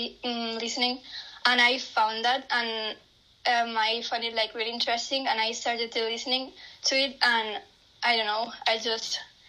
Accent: Spain; English is a second language; I'm nearly 15, and I am from Spain. I live in Barcelona.

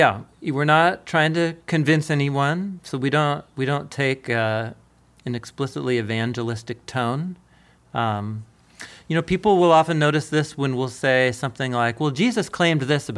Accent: Portland, United States; maybe it's growing up in Portland or in skateboard culture.

